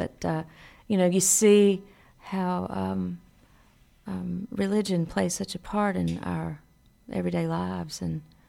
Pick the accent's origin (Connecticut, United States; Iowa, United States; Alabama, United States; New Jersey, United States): Alabama, United States; it's about growing up in Alabama and where I am now.